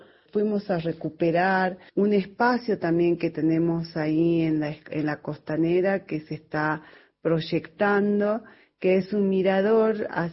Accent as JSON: {"language": "Spanish", "town": "Maimará", "region": "Jujuy", "country": "Argentina", "tie": "born or raised there", "said": "soy oriunda de Maimará. Mi esposo es de Cochinoca, y también es originario de los pueblos puneños."}